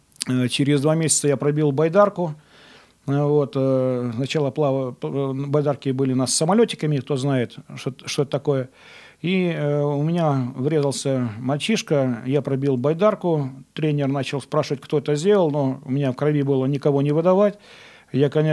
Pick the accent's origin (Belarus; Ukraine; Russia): Belarus; вроде я сам родом из Беларуси, и вот по, так сказать, можно сказать, по родным языкам, по родной литературе я получал очень плохие оценки, у меня было очень плохо с произношением. У нас поселок, в общем-то, весь русский, все говорят на русском языке